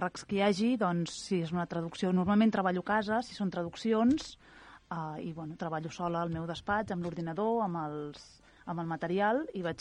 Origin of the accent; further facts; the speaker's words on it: Barcelona, Catalonia, Spain; Jo sóc de Barcelona sí, i em vaig casar i vivíem a l'Hospitalet amb el meu home, ell és d'Hospitalet, i d'Hospitalet ell treballa aquí a Sant Just i vam fer el salt ja a viure aquí directament.